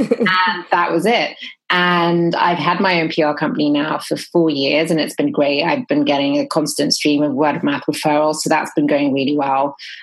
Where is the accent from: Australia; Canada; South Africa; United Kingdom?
United Kingdom; England; now in San Francisco, United States; You can tell from my accent, I didn't grow up here. I grew up in England.